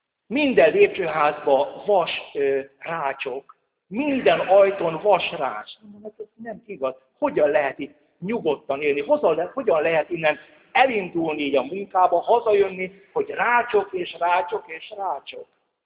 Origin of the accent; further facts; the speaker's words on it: Szabadhídvég, Fejér, Hungary; az én szülőfalunkban, szabad hídvégen még semmi nem volt bezárva. Egy 45 évvel ezelőtt.